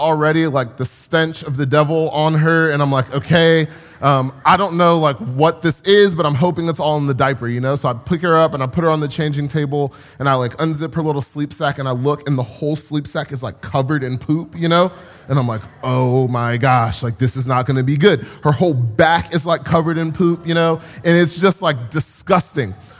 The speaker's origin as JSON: {"language": "English", "town": "Atlanta", "region": "Georgia", "country": "United States", "said": "I'm from Atlanta, Georgia. I drove about 13 hours in the car to get here."}